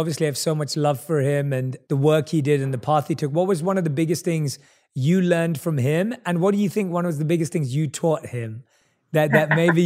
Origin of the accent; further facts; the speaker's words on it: London, United Kingdom; moved away as an adult; now in Los Angeles, United States; I was born and raised in London.